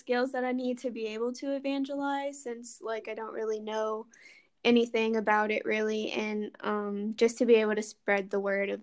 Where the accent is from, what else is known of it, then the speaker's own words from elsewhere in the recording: Louisiana, United States; I'm 19 years old. I'm from Louisiana, born and raised, and yeah, that's pretty much it.